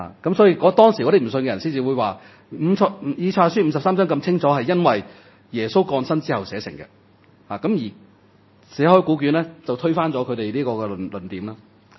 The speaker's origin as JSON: {"language": "Cantonese", "country": "China", "said": "因為我哋本身係中國人啦"}